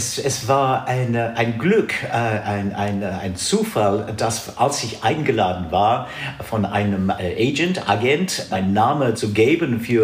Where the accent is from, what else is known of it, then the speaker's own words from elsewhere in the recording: South West England, United Kingdom; ich bin so halb Cornish, ich habe meine Kindheit in Cornwall verbracht.